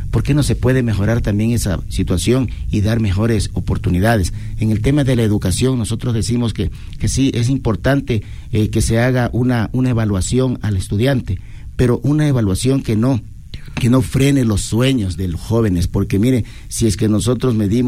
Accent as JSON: {"language": "Spanish", "town": "Ventanas", "region": "Los Ríos", "country": "Ecuador", "said": "Yo soy de la provincia de Los Ríos, sí, de Ventanas, de un pueblo que se llama Chacarita. Hermoso pueblo, sí."}